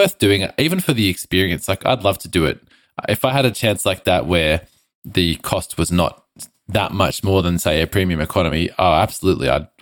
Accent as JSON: {"language": "English", "country": "Australia", "tie": "born or raised there", "also_born_or_lived": "Northampton", "said": "so I was born in Northampton and I've been in Australia since I was 8 months old."}